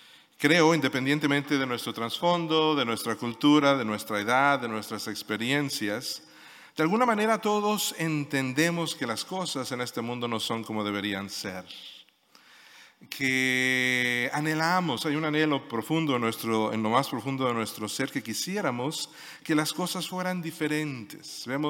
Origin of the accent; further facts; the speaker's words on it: Mexico City, Mexico; moved away as an adult; now in Barcelona, Spain; más o menos mexicano, digo yo, porque sí pasé, nací en la Ciudad de México, pasé los primeros 20 años de mi vida allá, pero pasé los siguientes 30 años de mi vida fuera de mi país y en los últimos 5 acá.